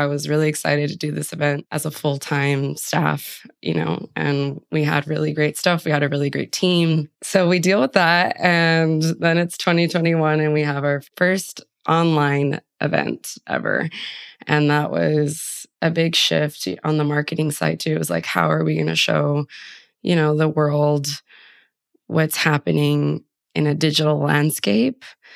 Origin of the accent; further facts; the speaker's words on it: Texas, United States; since I'm from South Texas, a border town with Mexico.